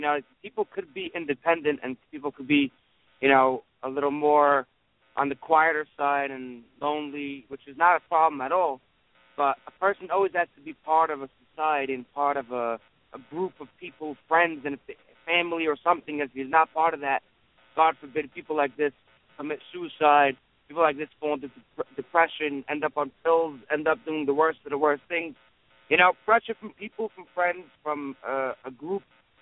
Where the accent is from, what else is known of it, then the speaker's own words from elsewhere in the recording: New York, United States; I'm from New York.